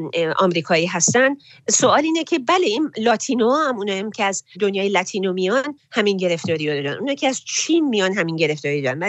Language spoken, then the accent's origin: Persian; Iran; من زن ایرانی هستم